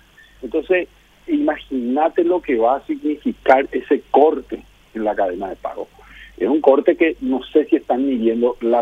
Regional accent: Paraguay; somos todos paraguayos

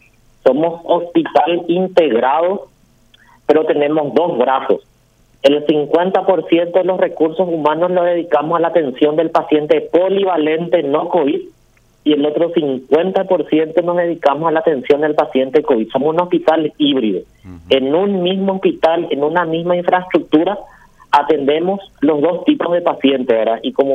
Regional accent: Fernando de la Mora, Central, Paraguay; also born or lived in Santaní; Yo soy de Fernando de la Mora, pero mi madre es santaniana.

